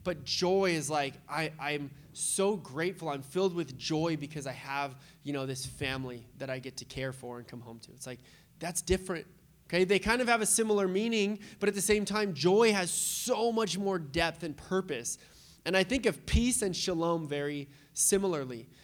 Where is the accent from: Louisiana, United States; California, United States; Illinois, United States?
California, United States; San Diego; If you were like a cool gangster kid like I was, you know, growing up in Point Loma, San Diego.